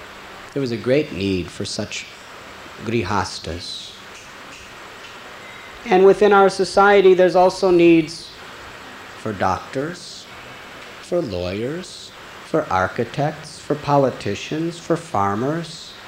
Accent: United States; I was born and raised in America. Now I'm 42 years old.

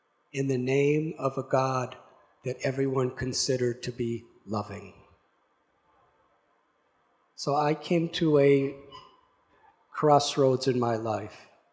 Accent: United States; In my own life, I'm from America, which is called a melting pot

